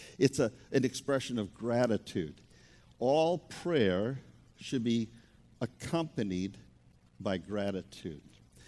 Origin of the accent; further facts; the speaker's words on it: New England, United States; Even though I'm from New England, I didn't think I could imitate the accent there.